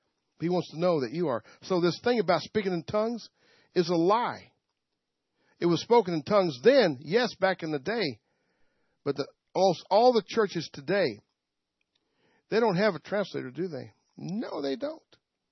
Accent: the South, United States; I said, that's all I can do is speak English. I'm from the South.

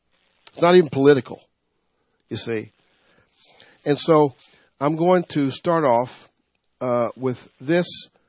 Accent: North Carolina, United States; I had to go around the Mulberry Bush because I'm from North Carolina, so I'm not supposed to write a congressman in Georgia.

